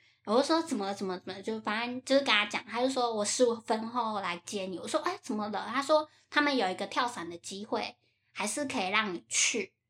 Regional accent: Taiwan; 其实我跟他不是一伙，我是台湾来的

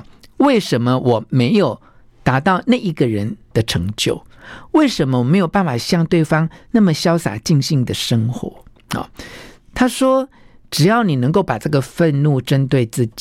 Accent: Taiwan; 就我们台湾话就软土生绝了，

